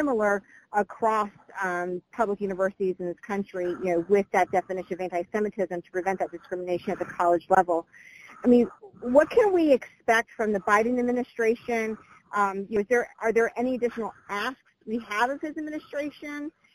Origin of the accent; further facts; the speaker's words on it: Florida, United States; Yeah, so I know, because I'm from Florida, so I know in the state of Florida